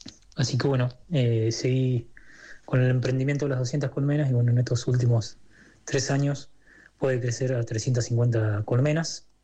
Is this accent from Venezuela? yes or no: no; Trenque Lauquen, Buenos Aires Province, Argentina; tengo 35 años, soy oriundo de Trenquelauquen y soy apicultor desde que tengo 17 años.